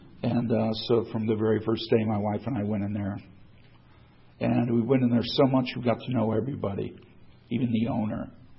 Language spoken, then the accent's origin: English; San Diego, California, United States; I grew up right here in San Diego